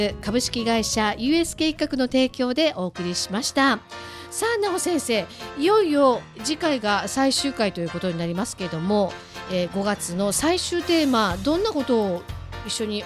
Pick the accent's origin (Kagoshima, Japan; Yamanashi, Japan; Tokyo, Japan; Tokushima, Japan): Kagoshima, Japan; Amami Oshima; 私奄美大島の出身なので、